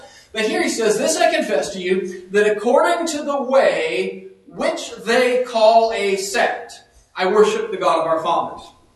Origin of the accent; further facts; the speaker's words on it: Washington, United States; I'm from the Seattle area.